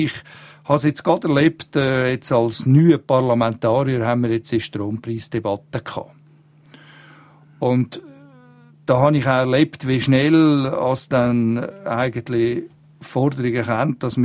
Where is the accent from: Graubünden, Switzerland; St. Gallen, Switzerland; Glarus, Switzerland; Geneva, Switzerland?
Glarus, Switzerland; Ich komme ja eigentlich als Glarner aus dem Gebiet von der Wasserkraft, erneuerbare Energie.